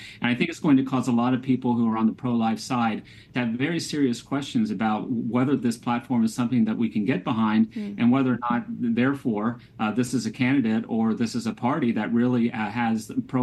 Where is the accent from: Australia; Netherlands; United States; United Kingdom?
United States; Ohio; including, unfortunately, my home state of Ohio, pass a legislation or a constitutional amendments that are very aggressively pro-abortion.